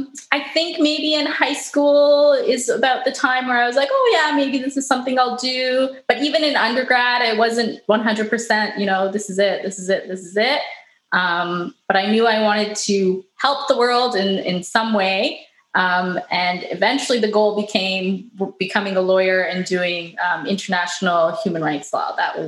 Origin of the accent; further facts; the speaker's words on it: Canada; I realized I'm an outsider from Canada coming to this African nation.